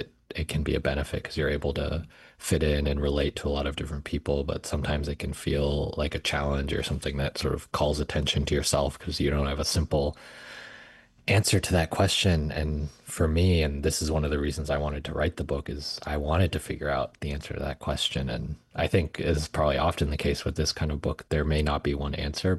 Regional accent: Newton, Massachusetts, United States; I grew up outside of Boston, a suburb called Newton, and then always returning back to Martha's Vineyard to tribal lands to visit my grandparents every summer.

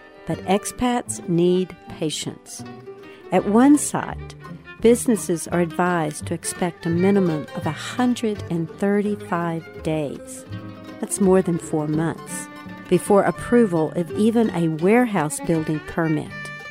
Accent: Paris, United States; Were I to ask the same of Paris, my hometown, the answer would include new restaurants and hotels, subdivisions in the county, expanded school campuses, closing of industries, and the rejuvenation of downtown.

